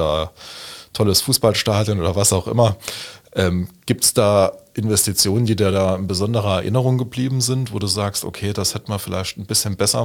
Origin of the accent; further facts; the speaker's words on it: Hasborn, Saarland, Germany; Hasborn, also meine Heimatgemeinde, die hätte sich können viel besser entwickeln, wenn wir selbstständig geblieben wären